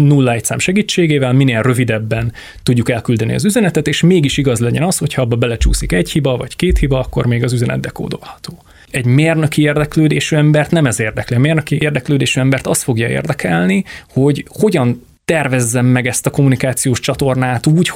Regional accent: Debrecen, Hajdú-Bihar, Hungary; Tehát én Debrecenből származom, azon belül is egy Pallag nevű település részről. Debrecenen lényegében kívül van, akár ilyen 5 kilométerre azt hiszem

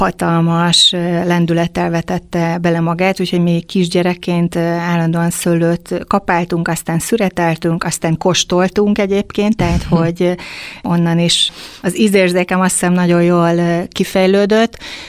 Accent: Veszprém, Veszprém County, Hungary; Én Veszprémben születtem, és ugye sokáig ott is éltem

